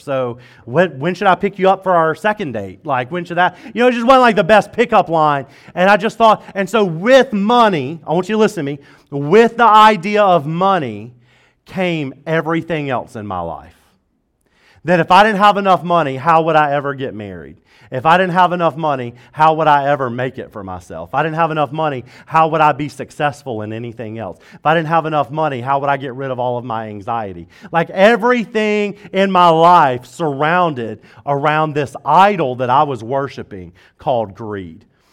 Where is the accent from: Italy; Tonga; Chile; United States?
United States; Deep South; growing up in the Bible Belt in Deep South, I actually saw it the opposite way